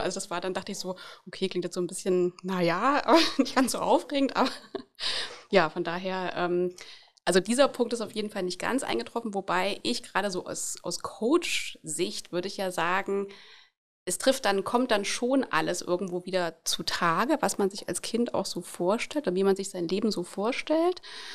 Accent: East Germany, Germany; Dann ist es aber bei mir so gewesen, als ich 13 war, war die Wende. Ich bin ja im Osten groß geworden.

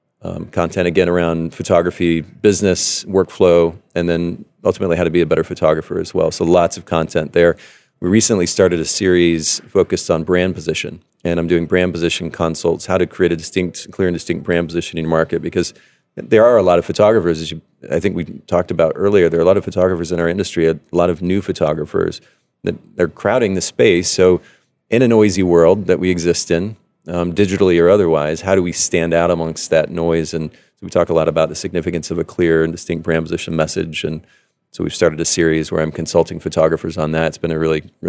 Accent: Japan; I grew up in Japan, and the Japanese word is Bokeh.

